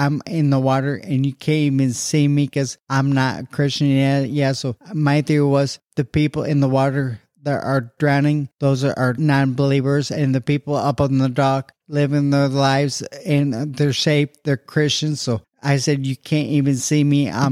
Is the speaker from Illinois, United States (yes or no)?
yes; Hillsboro, Illinois, United States; In Hillsboro, Illinois, a small town, very small farm, probably 1,200 acre farm.